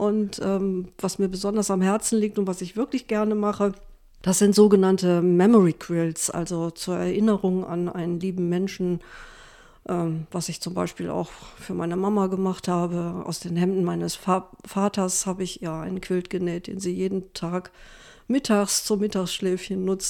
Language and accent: German; Velbert, North Rhine-Westphalia, Germany; born there; Also ich bin 1958 geboren in Neviges, in Velbert-Neviges. Das ist ein kleiner Vorort von Wuppertal, man nennt es auch das Kaff der guten Hoffnung